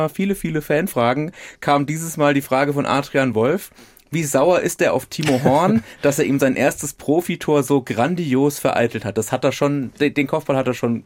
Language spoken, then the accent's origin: German; Kaiserslautern, Rhineland-Palatinate, Germany; als gebürtiger Lautrer